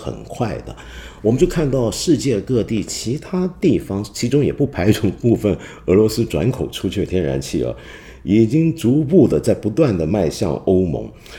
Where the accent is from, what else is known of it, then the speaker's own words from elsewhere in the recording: China; 那么这个我们中国人大家都可以稍微放心